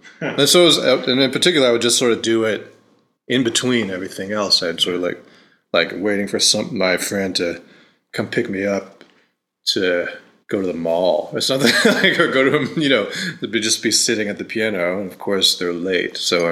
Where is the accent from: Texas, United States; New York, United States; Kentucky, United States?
New York, United States; Rochester; I grew up in Rochester, New York.